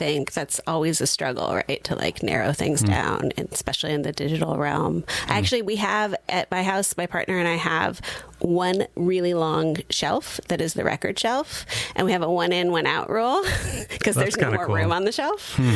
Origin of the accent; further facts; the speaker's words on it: Santa Cruz, California, United States; also born or lived in Portland, United States; I grew up in Santa Cruz. And which, you know, has some similar vibes as Sonoma County, especially in the West. And I moved around a lot in my 20s.